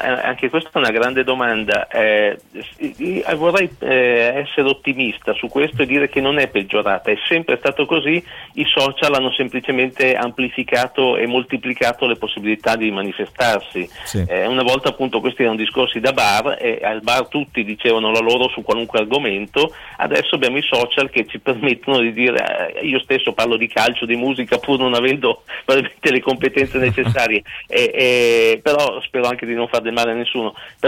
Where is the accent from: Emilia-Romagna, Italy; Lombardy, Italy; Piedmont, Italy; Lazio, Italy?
Lombardy, Italy; Mantua; io sono di Mantova e lavoro a Parma